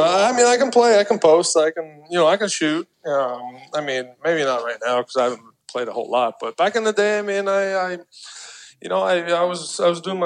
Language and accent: English; Canada; being Canadian